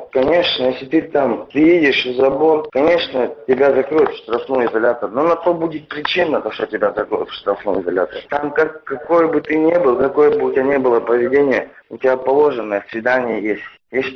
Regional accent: Russia; also born or lived in Armenia; Лицо без гражданства, у меня никогда не было паспорта. Я родился только в Армении, всю жизнь прожил в России.

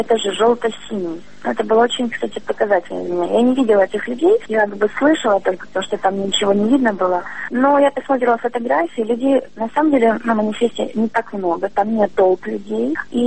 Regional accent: Crimea, Ukraine; born there; Я родилась в Крыму, и моя семья живет в Крыму.

